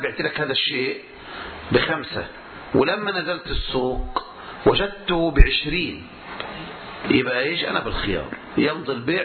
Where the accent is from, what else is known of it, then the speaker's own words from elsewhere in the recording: Egypt; زي عندنا في مصر صورة مثلا، يقول لك أنا بقرضك 10,000 جنيه